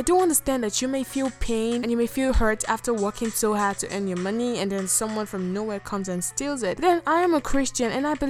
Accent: Nigeria; I grew up in Nigeria, and so I know very much about jungle justice.

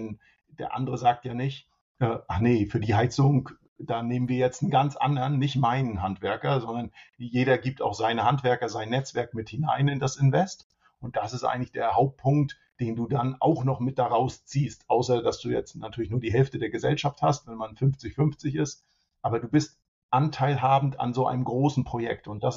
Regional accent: Hamburg, Germany; ich bin Hamburger gerne, ne? Hamburg ist gut

